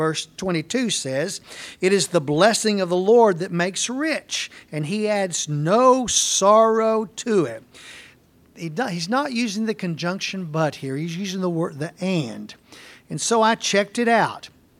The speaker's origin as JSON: {"language": "English", "town": "Waxahachie", "region": "Texas", "country": "United States", "tie": "born or raised there", "said": "whenever I was a scout in my hometown, Waxahachie."}